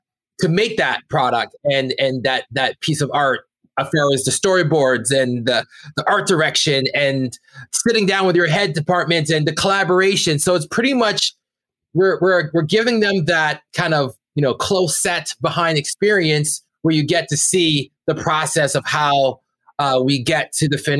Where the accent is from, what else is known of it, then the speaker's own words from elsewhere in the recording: Brampton, Ontario, Canada; And we're 2 kids from Brampton, Ontario, that went out to, you know, make art that broke out to the world.